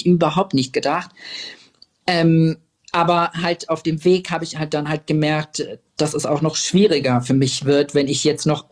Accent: Syria; now in Germany; wir sind aus Syrien, wir sind gerade angekommen und ich weiß nicht, was ich machen soll.

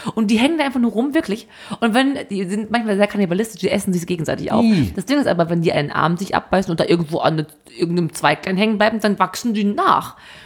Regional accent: North Rhine-Westphalia, Germany; als Kind im Sauerland mit 9 Jahren

